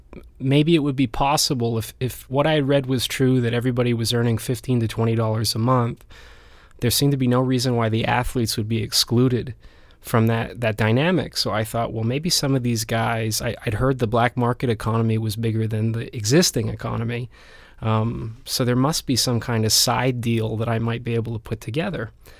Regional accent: Vancouver, British Columbia, Canada; I grew up in Vancouver, and I left Vancouver when I was about 18, 19 to go to Spain. Mm. And came back to Vancouver

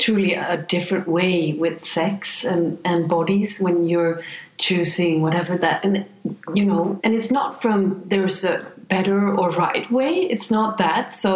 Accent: Sweden; where I grew up in Sweden

